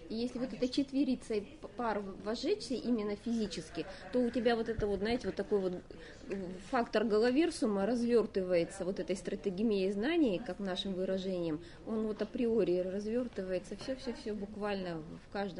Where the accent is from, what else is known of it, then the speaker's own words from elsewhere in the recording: Astana, Kazakhstan; я в столице живу, я родилась и выросла в Астане. И в процессе развития самой столицы участвовала с первых дней своего рождения.